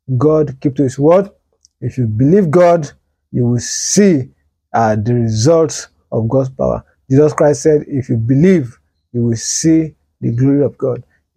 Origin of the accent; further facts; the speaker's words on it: Ondo, Nigeria; now in Lagos, Nigeria; I'm a preacher of God's Word. I'm from Ondo State. I base in Lagos.